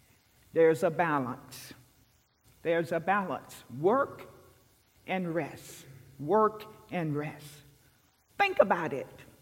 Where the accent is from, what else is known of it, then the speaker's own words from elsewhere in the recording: the South, United States; When I was growing up in the South, Americans honored the Sabbath.